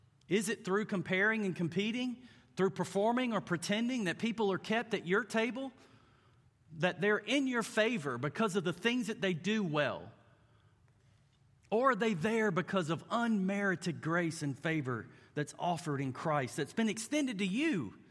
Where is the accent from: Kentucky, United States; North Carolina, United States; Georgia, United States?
Georgia, United States; this is how I say it because I'm from South Georgia.